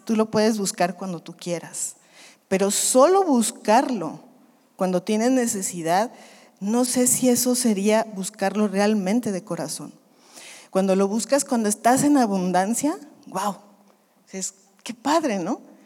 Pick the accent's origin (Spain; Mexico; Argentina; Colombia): Mexico; Guadalajara, Jalisco; also born or lived in Chihuahua; Nosotros somos de Chihuahua, pero mis papás fueron a vivir, recién se casaron a Guadalajara y luego se regresaron a Chihuahua para que yo naciera y se volvieron a Guadalajara.